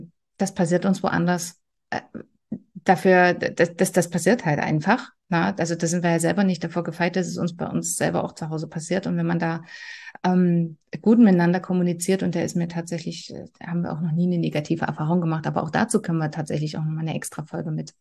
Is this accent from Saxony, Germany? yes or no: yes; Saxony, Germany; Also auch wir haben ein Haus auf dem Dorf, ja, also ich komme aus Sachsen, super schön gelegen